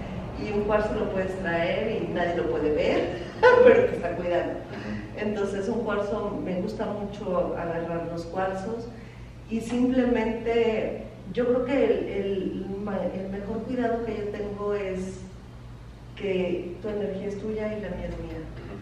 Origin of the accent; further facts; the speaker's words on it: Mexico City, Mexico; born there; now in Tijuana, Mexico; nací en Ciudad de México, ¿desde cuánto tiempo estás acá? Y llevo aquí 35 años.